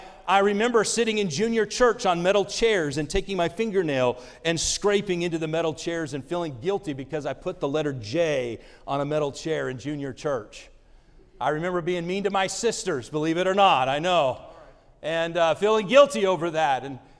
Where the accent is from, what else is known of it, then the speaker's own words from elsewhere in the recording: Indiana, United States; born there; I was born in Indiana. I don't remember a thing about it.